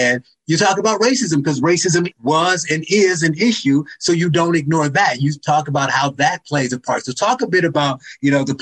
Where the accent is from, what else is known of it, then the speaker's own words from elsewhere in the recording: Gary, Indiana, United States; I kind of in the know and been close to Chicago my whole life. I grew up in Gary, Indiana.